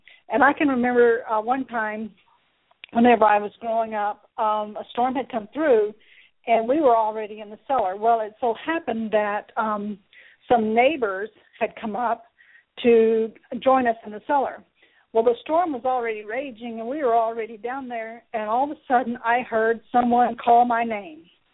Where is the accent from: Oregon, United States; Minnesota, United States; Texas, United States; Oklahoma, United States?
Oklahoma, United States; Now, I grew up in Oklahoma in a rural community, and we grew up going to the storm cellar.